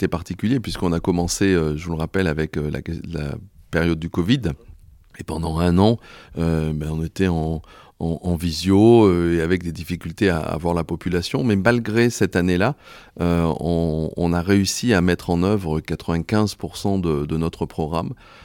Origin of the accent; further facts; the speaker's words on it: Cournon, Auvergne-Rhône-Alpes, France; je suis maire de Cournon depuis 2020. J'habite dans cette ville depuis 1970. J'y ai fait ma scolarité, j'y ai enseigné.